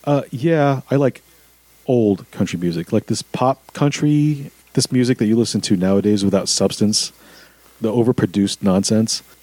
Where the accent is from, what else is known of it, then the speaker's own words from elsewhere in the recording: South Carolina, United States; born there; I was born in South Carolina. I wore cowboy boots. I grew up listening to country music. I worked on a farm.